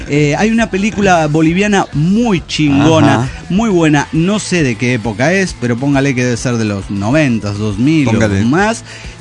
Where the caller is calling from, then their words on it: Tlaquepaque, Jalisco, Mexico; de Tlaquepaque.